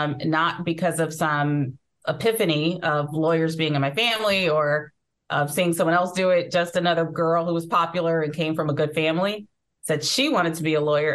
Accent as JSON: {"language": "English", "town": "Staten Island", "region": "New York", "country": "United States", "tie": "born or raised there", "also_born_or_lived": "Midwest", "said": "Originally from the Midwest, but raised in Staten Island, New York during my formative years."}